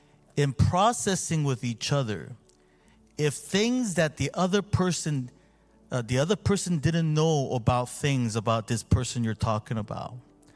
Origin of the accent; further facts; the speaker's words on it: South Korea; I grew up in Korea where there's springs, right?